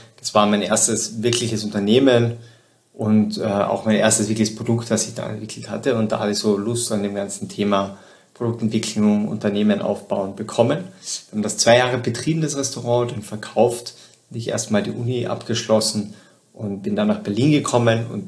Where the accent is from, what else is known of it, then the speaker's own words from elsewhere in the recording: southern Austria, Austria; Ich komme ursprünglich aus Südösterreich